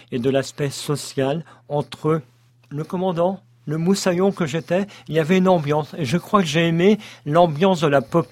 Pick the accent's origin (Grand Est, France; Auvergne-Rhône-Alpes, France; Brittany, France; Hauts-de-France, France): Brittany, France; Si, parce que je suis breton.